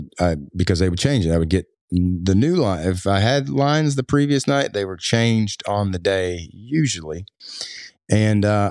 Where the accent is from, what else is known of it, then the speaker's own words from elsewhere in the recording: Kentucky, United States; That was a series that was based off of a feud that happened in basically my county, Pike County. I grew up in Floyd County, but Pike County